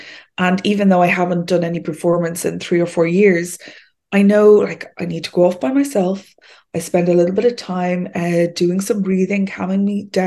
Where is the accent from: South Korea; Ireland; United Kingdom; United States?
Ireland; Leixlip, Kildare; So I grew up in County Kildare, in Leixlip, which, as you know, is landlocked. It's not exactly on the coast. It's not by the sea.